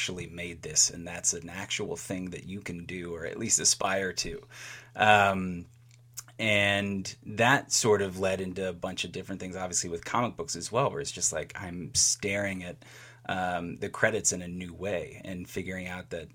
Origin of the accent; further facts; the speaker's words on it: Bowie, Maryland, United States; I grew up in Bowie, Maryland, and there was the PG County Library there.